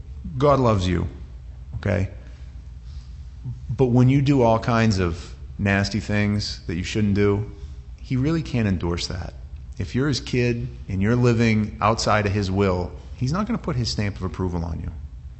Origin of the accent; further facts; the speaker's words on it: Maine, United States; I'm like, oh man, she's going to hate me. I'm this redneck from Maine.